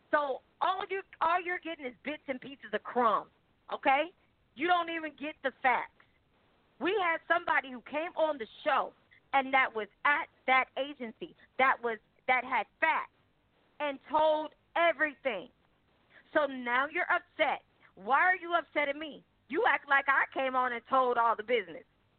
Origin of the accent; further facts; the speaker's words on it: Compton, California, United States; I'm from Compton, California. Yes, you're right. But this Compton, California girl has got out of where I'm from and made a life for herself.